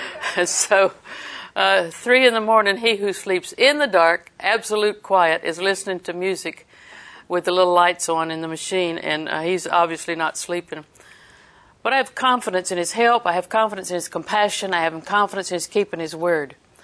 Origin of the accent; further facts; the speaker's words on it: Auburndale, Florida, United States; you know, I'm from Auburndale, and Auburndale people are quite brilliant